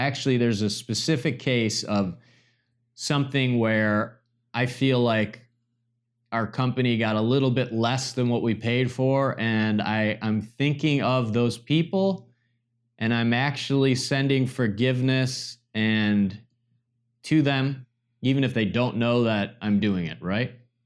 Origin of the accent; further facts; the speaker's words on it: Michigan, United States; I'm from Michigan originally.